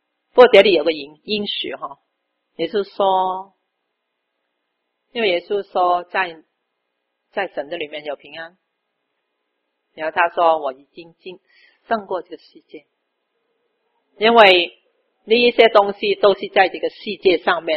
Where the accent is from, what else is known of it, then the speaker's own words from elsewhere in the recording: China; 我们说啊，我们中国人呢，那个金啊